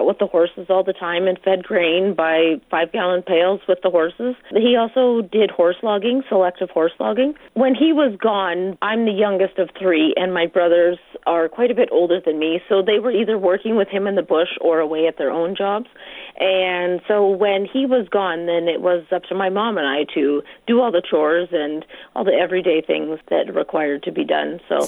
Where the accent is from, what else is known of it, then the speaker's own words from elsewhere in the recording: Worsley, Alberta, Canada; I grew up in Worsley, Alberta, and my parents had a mixed farm up there.